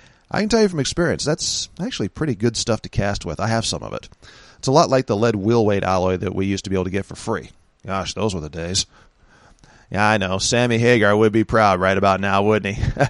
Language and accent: English; California, United States; Remember, I'm from California, so I've been seeing this for years.